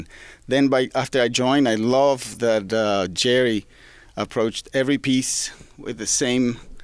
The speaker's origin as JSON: {"language": "English", "country": "Venezuela", "tie": "born or raised there", "moved": "yes", "lives_now": "United States", "said": "Both my parents are from Italy, Genoa and Piacenza, but they emigrated to Venezuela, where I was born and raised. So in spite of my very Italian name, I'm originally from Venezuela"}